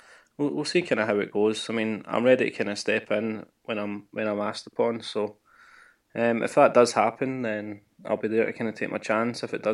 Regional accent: Glasgow, Scotland, United Kingdom; You know, I'm from Glasgow. I work here. You know, my family's here

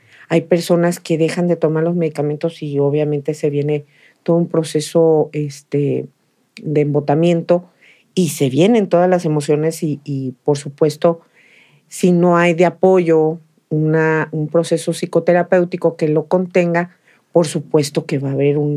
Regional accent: Mexico; mexicanos vivimos la muerte hasta en la cultura

